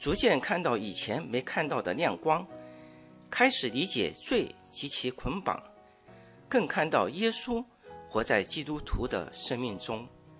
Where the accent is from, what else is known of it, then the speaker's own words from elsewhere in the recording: North China, China; 他出生成长在南方大城市，我来自北方农村